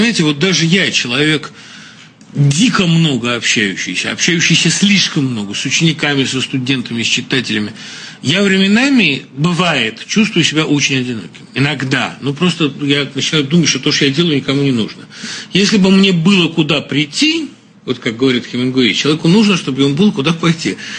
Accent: Russia; now in United States; Когда я приехал из России

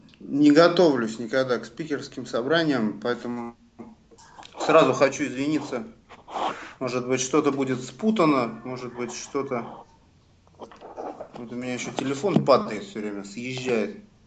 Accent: Saint Petersburg, Russia; Мне 34 года. Я родился и вырос в Санкт-Петербурге. Ну, тогда он был Ленинградом.

